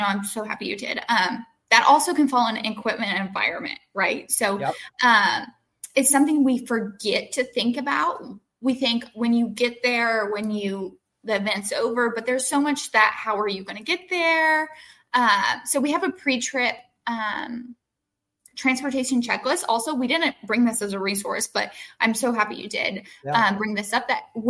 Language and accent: English; New Mexico, United States; I'm from New Mexico. I've never camped in anything probably below 65 because cold weather and me, we just don't get along, right?